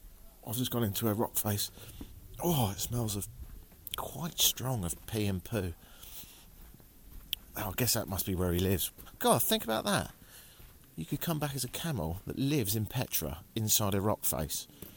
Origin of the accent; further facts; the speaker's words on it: London, United Kingdom; I'm from London.